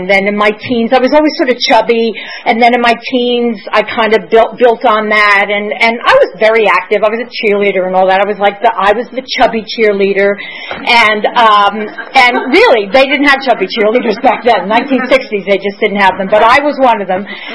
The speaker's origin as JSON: {"language": "English", "region": "New York", "country": "United States", "tie": "born or raised there", "said": "So what it was like was that I grew up in New York, and I'm the product"}